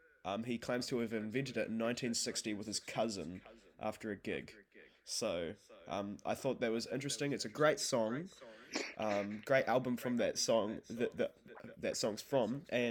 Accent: Canterbury, New Zealand; I'm from Mid Canterbury

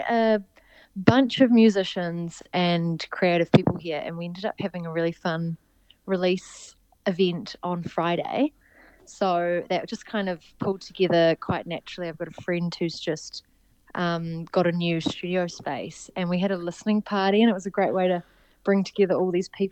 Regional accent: New Zealand; I've got a big Spanish family who, because I grew up in New Zealand

